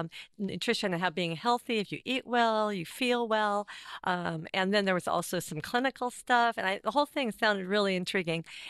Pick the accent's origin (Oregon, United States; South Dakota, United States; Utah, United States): Oregon, United States; Lake Oswego; also born or lived in Seattle, Washington; Well, I was raised in, I was born in Seattle, Washington, and when I was about 7, we moved to Portland, and I grew up in Lake Oswego, outside of Portland, a suburb up there